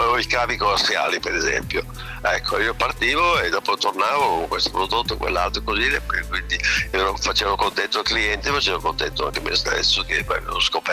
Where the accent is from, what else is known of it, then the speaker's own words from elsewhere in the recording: Cascina, Tuscany, Italy; also born or lived in Florence; sono nato in Cascina, sono vissuto in Cascina fino a un certo punto, perché poi sono stato catapultato a Firenze per imparare a sciacquare i panni in Arno